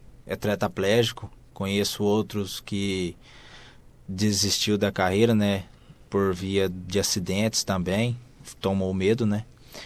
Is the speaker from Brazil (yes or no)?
yes; Nova Crixás, Goiás, Brazil; now in São Paulo, Brazil; Eu sou goiano de Nova Crixás, no Brasil, né?